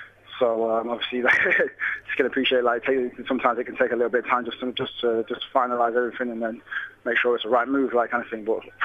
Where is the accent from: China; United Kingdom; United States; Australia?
United Kingdom; Midlands; From growing up, I grew up in the Midlands